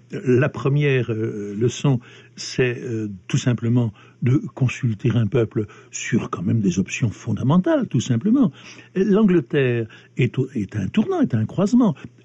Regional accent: France; En tant que Français

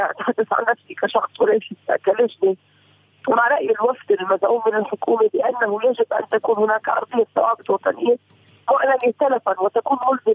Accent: Syria; أنا كمواطن سوري

